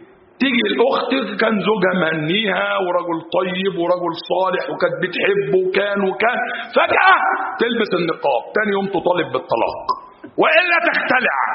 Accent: Egypt; المثل عندنا في مصر صاحب صاحبك على عيبه

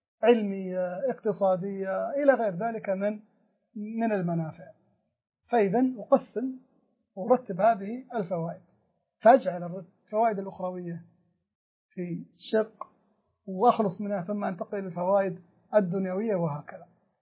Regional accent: Saudi Arabia; عندنا في السعودية

